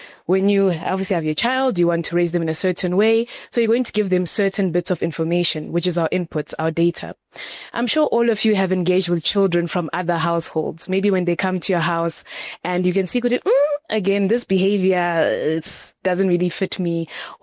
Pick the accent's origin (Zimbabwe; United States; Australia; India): Zimbabwe; My passion for this beautiful country of mine, my home country.